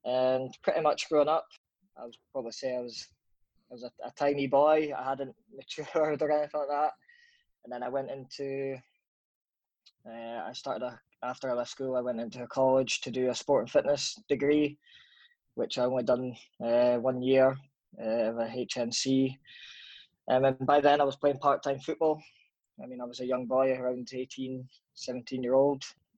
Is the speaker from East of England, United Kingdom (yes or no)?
no; Edinburgh, Scotland, United Kingdom; I was brought up to a city called Edinburgh, which is capital of Scotland, in case people didn't know. And I moved up to Aberdeen, which is about 2.5 hours away, due to dad's work.